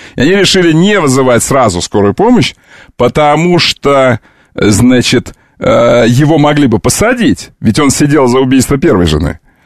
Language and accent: Russian; Pereyaslavka, Khabarovsk Krai, Russia; Я из Переяславки. Ты знаешь, что я из Переяславки?